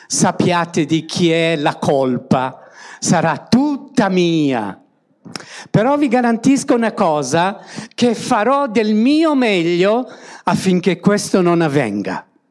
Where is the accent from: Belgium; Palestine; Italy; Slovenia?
Belgium; also born or lived in Denmark; now in Winterthur, Switzerland; Allora, sono cresciuto in Belgio